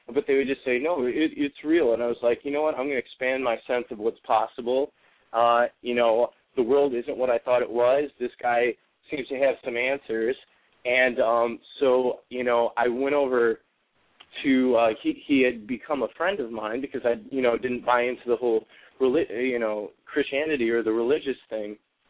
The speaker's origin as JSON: {"language": "English", "region": "Midwest", "country": "United States", "moved": "yes", "lives_now": "Los Angeles, United States", "said": "Well, 2 years ago, I'm from the Midwest. I moved out to Los Angeles, and I'll tell you what, we are raised to be secularized."}